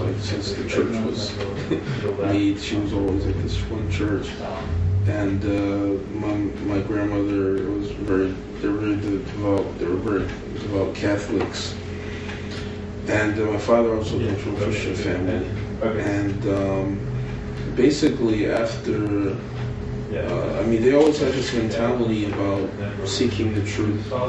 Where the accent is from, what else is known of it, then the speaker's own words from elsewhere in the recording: Philadelphia, Pennsylvania, United States; So I was originally from Philadelphia, and I guess I started with my parents